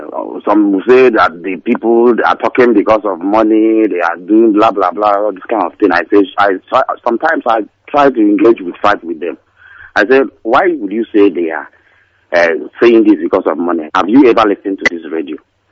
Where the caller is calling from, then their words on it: Aba, Abia, Nigeria; I'm calling from Aba, Abia State.